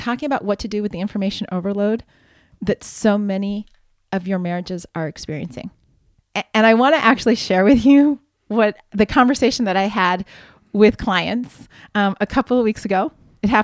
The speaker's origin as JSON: {"language": "English", "region": "Ohio", "country": "United States", "tie": "born or raised there", "said": "I grew up in Ohio. I still remember the farm report in the middle of the 12 o'clock news."}